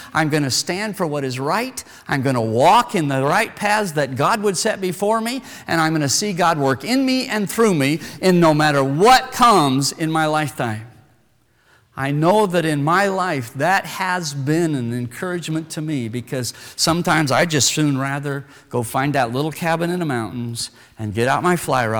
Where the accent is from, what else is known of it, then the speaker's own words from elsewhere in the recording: Wyoming, United States; I grew up in Wyoming. When I was a little boy, all I knew was hunting season.